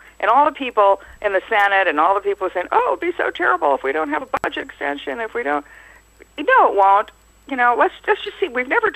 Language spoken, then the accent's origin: English; New York, United States; You know, I'm a New Yorker, and our Mayor Adams has just requested $1 billion per year